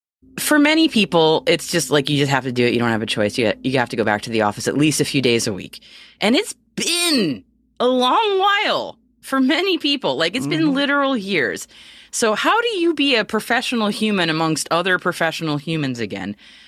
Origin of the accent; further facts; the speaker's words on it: United States; accent: American; They hear my American accent.